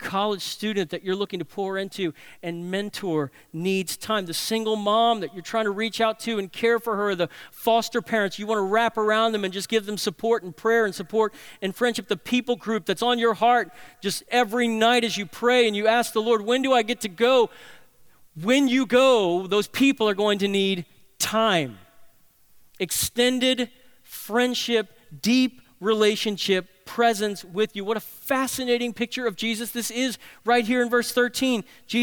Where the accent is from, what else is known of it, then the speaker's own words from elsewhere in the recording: New Orleans, Louisiana, United States; I'm from New Orleans.